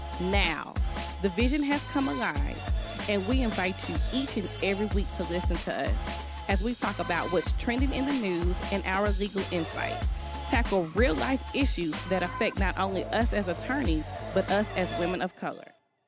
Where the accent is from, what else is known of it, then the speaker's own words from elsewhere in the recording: Dallas, Texas, United States; Oh, coming from a Dallas girl.